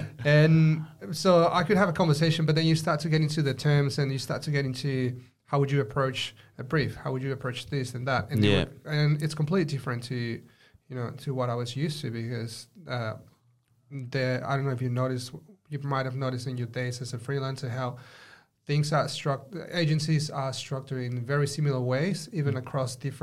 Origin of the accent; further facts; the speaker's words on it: Mexico; so like you said, I come from Mexico, and I studied my degree back there.